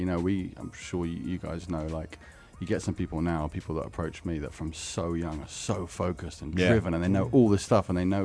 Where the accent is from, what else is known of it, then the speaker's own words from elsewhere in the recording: Kingsbury, London, United Kingdom; I grew up in Northwest London. I think not too far from you, right?